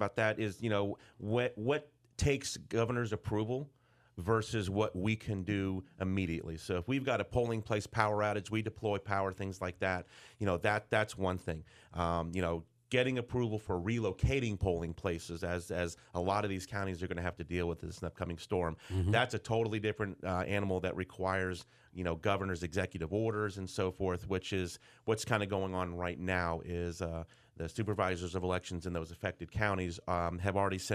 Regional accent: Tampa, Florida, United States; And I grew up in Tampa. I'm originally from Tampa. Spent lots of time in the Hillsborough, Pinellas area.

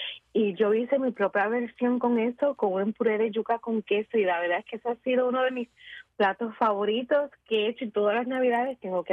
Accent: Puerto Rico; Mira, yo soy de Puerto Rico

